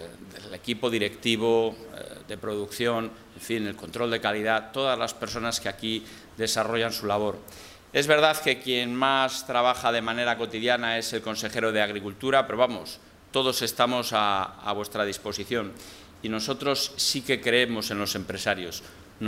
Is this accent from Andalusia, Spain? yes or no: no; Castile and León, Spain; de Palencia, de nuestra tierra, de Castilla y León